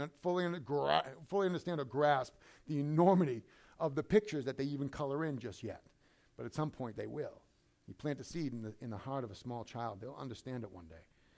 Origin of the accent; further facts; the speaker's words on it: United States; I'm an American and I love this country.